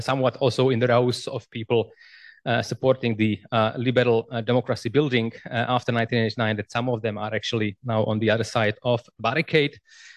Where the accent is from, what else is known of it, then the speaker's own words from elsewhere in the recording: Prague, Czechia; English is a second language; I am historian from Prague, from the Institute of Contemporary History